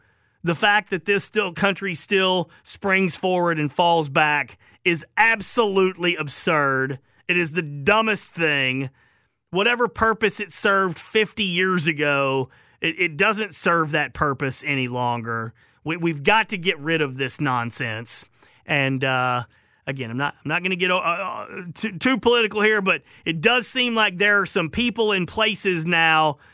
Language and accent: English; the South, United States; accent: Southern; Rice, because that's my southern accent.